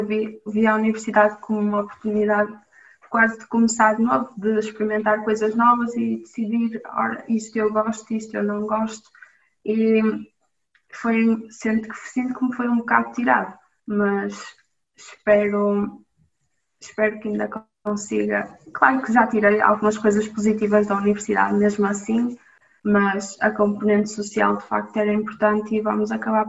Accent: Braga, Portugal; eu sou de Braga, não é?

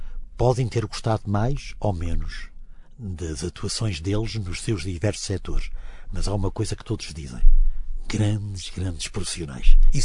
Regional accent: Porto, Norte, Portugal; born there; Eu nasci no Porto e a minha família tinha toda atividade comercial e industrial no Porto.

